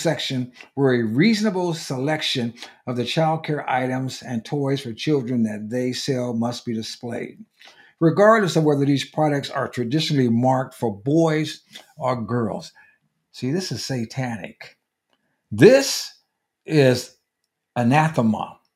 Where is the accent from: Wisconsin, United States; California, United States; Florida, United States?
California, United States; That's my home state of California, crazy as hell, and going there and dragging all the kids with it.